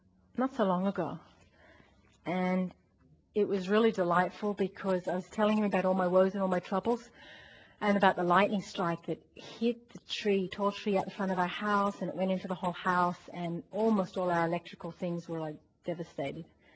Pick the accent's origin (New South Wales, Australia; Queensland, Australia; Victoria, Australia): Victoria, Australia; Melbourne; I was from Melbourne. … from Melbourne.